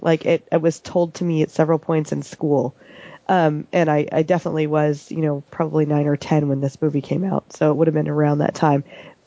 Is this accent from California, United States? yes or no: yes; California, United States; I grew up in Southern California.